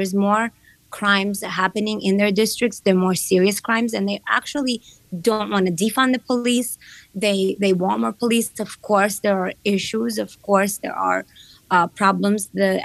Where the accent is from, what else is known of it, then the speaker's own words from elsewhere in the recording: Ukraine; so many of my constituents are from Ukraine, and I'm from Ukraine.